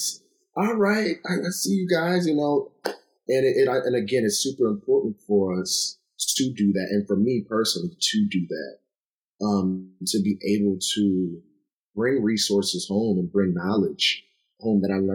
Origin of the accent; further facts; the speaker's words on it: Rock Island, Illinois, United States; I am Rocktown through and through. And I bleed crimson and gold. I am from the town. I remind everyone of that. I'm from the town. I'm Rock Island bred.